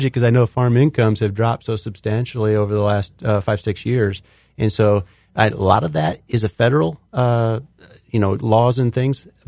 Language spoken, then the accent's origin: English; Metamora, Illinois, United States; Yeah, so I grew up in Woodford County, went to a high school in a small town called Metamora. And my entire life in this district.